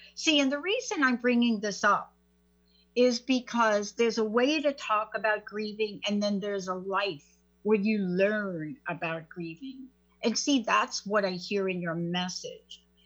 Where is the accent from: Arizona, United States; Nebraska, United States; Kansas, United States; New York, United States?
New York, United States; Bronx; I'm a girl from the Bronx.